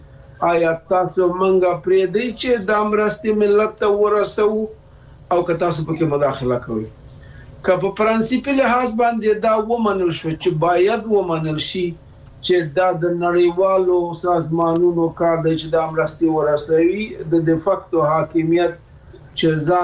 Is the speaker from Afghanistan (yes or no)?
yes; Afghanistan; دا سوال متاسفانه مونږ افغانان یو سلسله تاریخي مسائل څوارلس سوه کال یو سلسله تاریخي مسائل